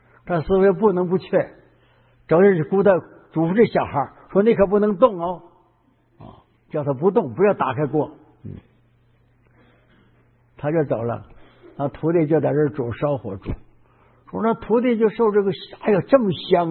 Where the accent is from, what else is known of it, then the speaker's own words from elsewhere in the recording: Shenyang, Liaoning, China; 对，我小时候在沈阳，现在的沈阳，到药店看他那玻璃瓶装着